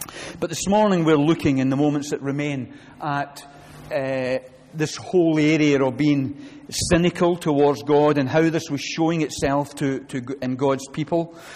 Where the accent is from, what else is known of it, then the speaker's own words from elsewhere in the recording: Scotland, United Kingdom; The Scots, I come from Scotland, if you haven't guessed, are usually quite a sarcastic bunch.